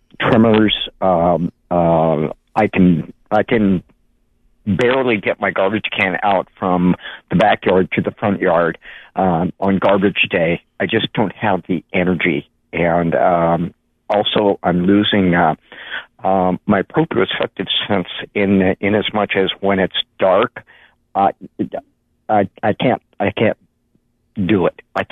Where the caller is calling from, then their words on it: Santa Cruz, California, United States; Santa Cruz.